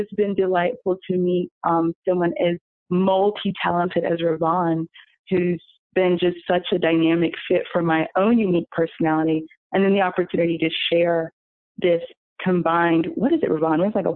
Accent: Atlanta, Georgia, United States; now in New York City, United States; I'm originally from Atlanta, so I'm a Southern girl. And I had the opportunity to move to New York, and I took the opportunity.

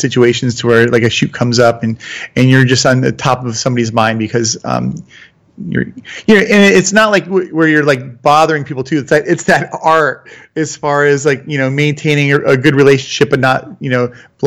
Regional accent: Florida, United States; now in Atlanta, United States; I grew up in Florida, moved to Atlanta. I was a surfer, so I'm in Atlanta.

